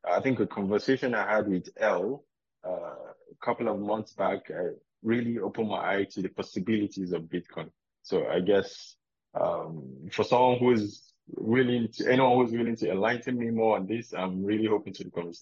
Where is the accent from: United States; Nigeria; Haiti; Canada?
Nigeria; Bauchi; from Bauchi State, Nigeria, in Africa. I'm a student of Abubakar Tsakal Balewa University, majoring in computer science.